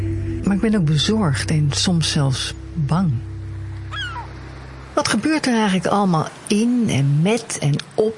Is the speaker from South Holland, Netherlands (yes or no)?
yes; Vlaardingen, South Holland, Netherlands; born there; Ik ben geboren in Vlaardingen. Dat was toen nog een vissersstadje. Mijn school was op de haven.